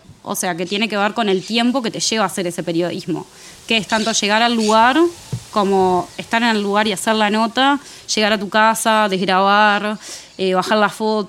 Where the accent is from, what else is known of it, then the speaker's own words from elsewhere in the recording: Maldonado, Uruguay; Yo soy nacida y criada en Maldonado